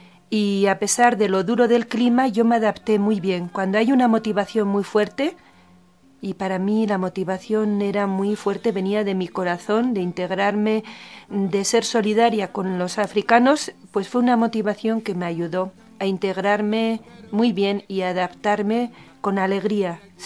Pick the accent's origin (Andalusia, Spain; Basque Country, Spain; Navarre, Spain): Navarre, Spain; yo soy de Navarra, de la parte de las montañas.